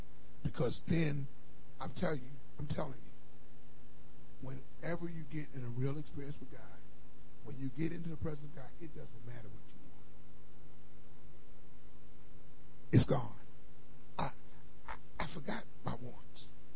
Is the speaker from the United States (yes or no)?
yes; Philadelphia, Pennsylvania, United States; I grew up in Philadelphia.